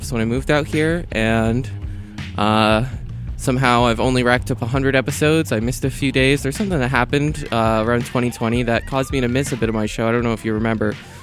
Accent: Massachusetts, United States; inspired by music I heard on the car radio growing up in the Boston area in the mid to late 2000s.

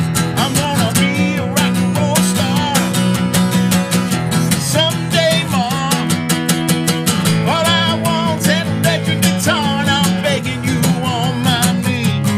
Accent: Boston, Massachusetts, United States; Because I grew up in East Boston, and we lived in a triple-decker.

